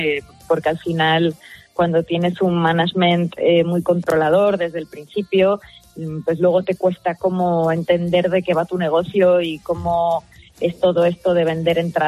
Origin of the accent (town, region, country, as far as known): Las Rozas, Community of Madrid, Spain; born or raised there